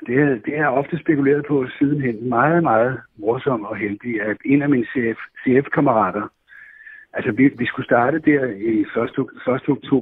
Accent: Copenhagen, Capital Region of Denmark, Denmark; now in Bornholm, Denmark; Nej. Jeg er vokset op i København.

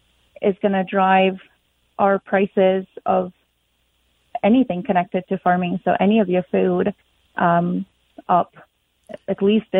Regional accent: Ukraine; moved away as an adult; now in United States; Obviously, the fact that I'm from Ukraine, I immigrated to the United States to work at a greenhouse that I now manage.

